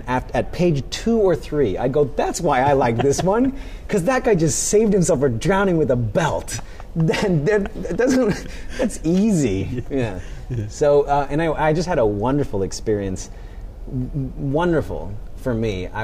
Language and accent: English; Simi Valley, California, United States; Let's start from my first big library in my hometown of Simi, California.